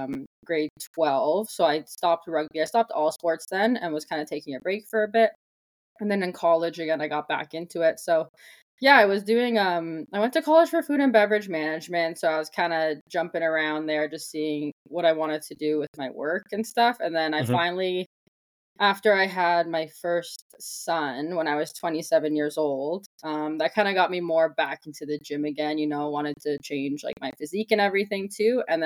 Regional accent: Mississauga, Ontario, Canada; So I grew up in Mississauga, Ontario, and I did high school there, of course, all my schooling

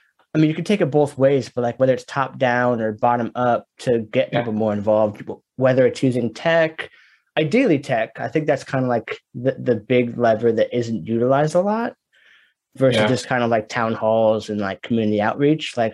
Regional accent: Portland, United States; because I'm from Portland, but most cities, it's just kind of like, until it comes time to vote, it's just kind of hands off.

